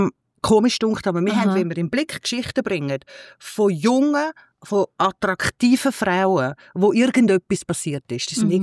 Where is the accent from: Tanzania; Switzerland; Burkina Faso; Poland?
Switzerland; Und ich als Schweizerin bin natürlich sehr exotisch gewesen.